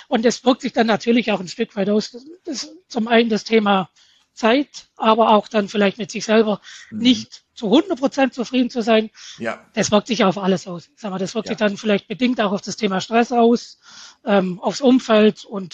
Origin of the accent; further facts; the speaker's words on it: Baden-Württemberg, Germany; Und als Schwabe lässt man sich das nicht oft sagen.